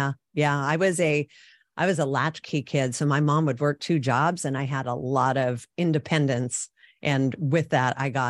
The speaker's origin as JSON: {"language": "English", "town": "Reno", "region": "Nevada", "country": "United States", "tie": "born or raised there", "moved": "as an adult", "lives_now": "California, United States", "said": "No, I'm actually born and raised in Reno, Nevada, which is right over the border. So I grew up in Nevada and hating Californians because they came in and drove crazy."}